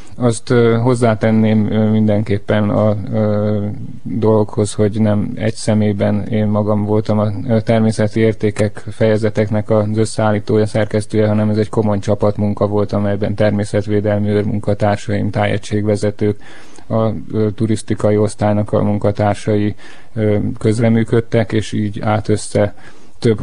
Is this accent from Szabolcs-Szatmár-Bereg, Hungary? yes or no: no; Pécs, Baranya, Hungary; és hát pécsiként természetesen igen sok fényképpel rendelkezem